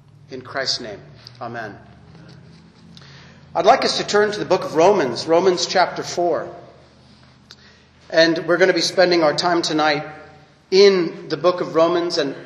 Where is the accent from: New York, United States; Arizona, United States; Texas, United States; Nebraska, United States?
Arizona, United States; Phoenix; the Reformed churches in Arizona, where I grew up in Phoenix, Arizona